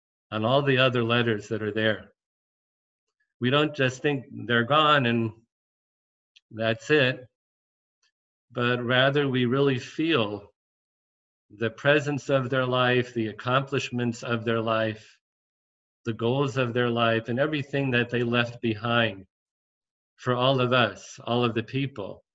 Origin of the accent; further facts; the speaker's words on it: Denver, Colorado, United States; Rabbi and Mrs. Meyer, who live in Denver, which is my hometown.